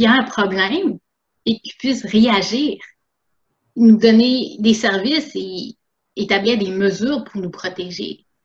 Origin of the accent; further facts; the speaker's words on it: Quebec, Canada; je suis née, éduquée au Québec. J'ai eu mon éducation de A à Z ici, donc je connais votre culture et qui est ma culture.